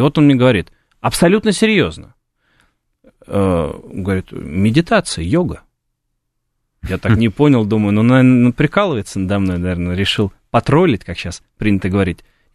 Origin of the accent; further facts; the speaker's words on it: Russia; вот я из России.